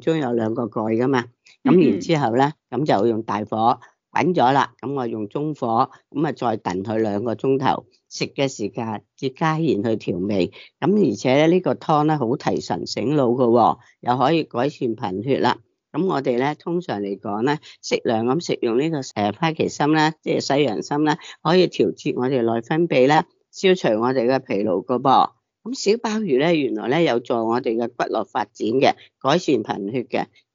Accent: China; 咁其实呢个壳咧就系、是、我哋中国人咧一种嘅中药嚟噶。

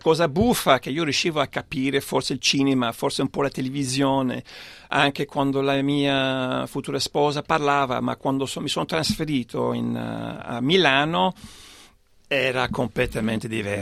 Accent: Ottawa, Ontario, Canada; born there; Italian is a second language; Nato in Ottawa, che è la capitale del Canada. Quando devo descriverlo agli italiani dico che è un po' come Bolzano o Val d'Aosta, dove la gente cresce parlando due lingue, no? Quindi in Ottawa, francese, inglese e così via.

